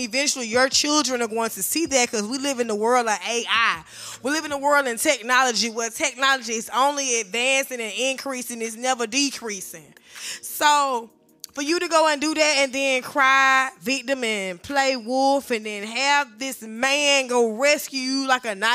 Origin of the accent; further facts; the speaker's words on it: the South, United States; I'm from the South. My vocabulary ain't all the way up to par